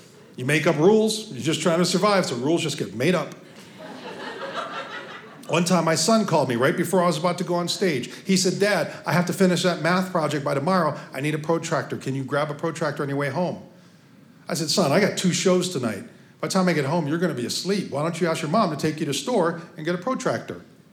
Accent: Hawaii, United States; now in Seattle, United States; I grew up in Hawaii, it's a lot of who I am. So even though my kids are being raised in Seattle, I want them to be close to that culture.

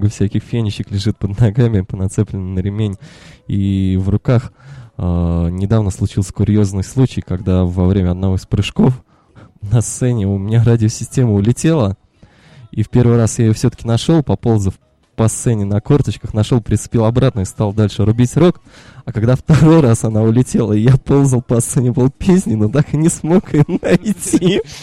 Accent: Likhoslavl, Tver Oblast, Russia; Да, это мой родной город, я всегда готов туда приехать и сыграть.

